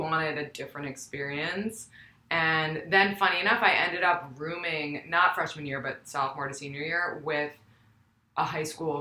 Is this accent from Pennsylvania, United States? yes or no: no; New York City, New York, United States; So as you mentioned … I'm from New York City, like yourself. and also went to Spence.